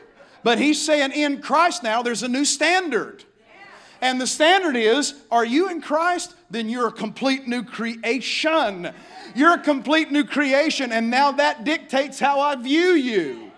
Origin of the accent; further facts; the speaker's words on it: Appalachia, United States; I'm a Appalachian hillbilly, so you know when I was raised, we always thought people from the north were not as nice as people from the south.